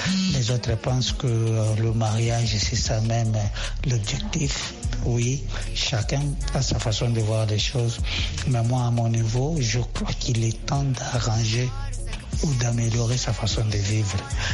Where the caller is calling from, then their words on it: Lubumbashi, Haut-Katanga, DR Congo; depuis Lubumbashi, République démocratique du Congo, mon pays natal.